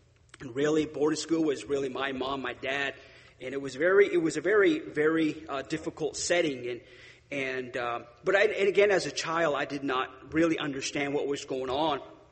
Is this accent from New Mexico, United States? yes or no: yes; Gallup, New Mexico, United States; born there; I was born in New Mexico. Gallup, New Mexico is where I was born.